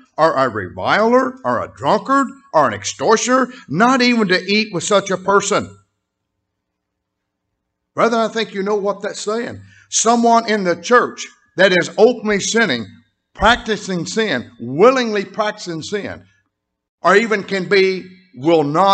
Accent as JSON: {"language": "English", "region": "the South", "country": "United States", "tie": "born or raised there", "said": "I grew up in the South. I never had a plate of catfish yet because I grew up in this church."}